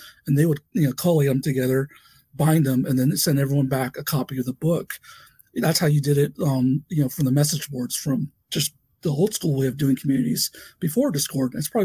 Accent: San Bernardino, California, United States; born there; now in Columbus, United States; Born in San Bernardino.

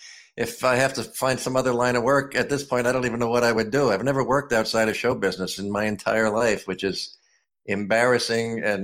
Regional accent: New Jersey, United States; It was a very normal middle-class family.

